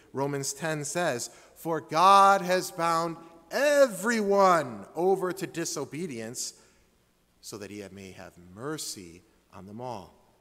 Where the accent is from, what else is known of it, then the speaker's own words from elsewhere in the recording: Streamwood, Illinois, United States; It produced a revival back in Streamwood, my hometown.